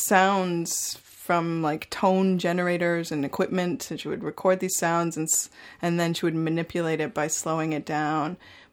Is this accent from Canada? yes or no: yes; Montreal, Quebec, Canada; I'm from Montreal, and there's a great music scene there.